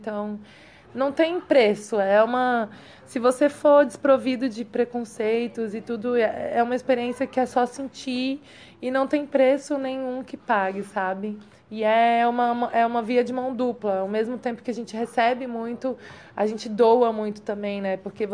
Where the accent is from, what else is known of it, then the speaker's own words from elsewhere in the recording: Brasília, Federal District, Brazil; e eu sou de Brasília